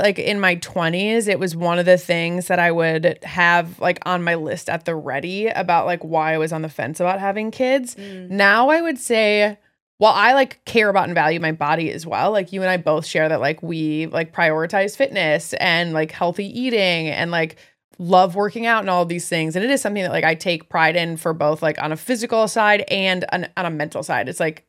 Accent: Midwest, United States; I mean, I grew up in the Midwest, and I didn't grow up in L.A. or Beverly Hills.

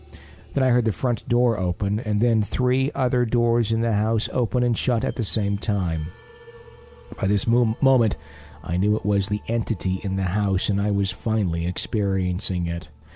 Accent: Perth, Western Australia, Australia; So I'm originally from Perth in Western Australia.

